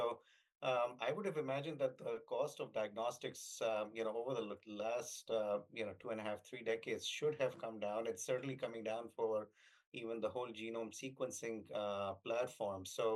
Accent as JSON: {"language": "English", "country": "Pakistan", "said": "I'm originally from Pakistan, and I was in med school back in the late 90s"}